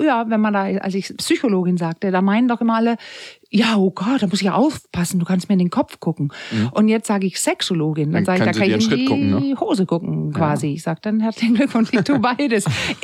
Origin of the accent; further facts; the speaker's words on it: Denmark; Ich bin Dänin